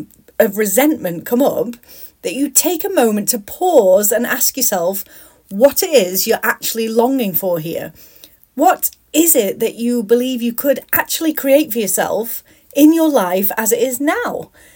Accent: United Kingdom; now in United States; as a Brit living in the US

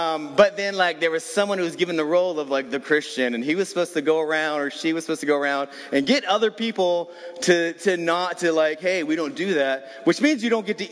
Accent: the South, United States; I'm from the South. They say the law there.

